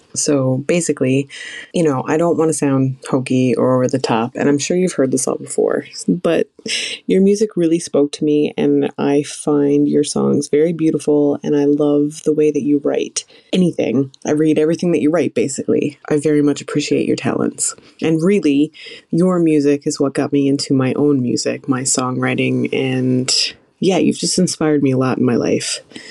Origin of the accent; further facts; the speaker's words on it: St. John's, Newfoundland and Labrador, Canada; I'm from St. John's, Newfoundland and Labrador. And I am about 10 days away from turning 39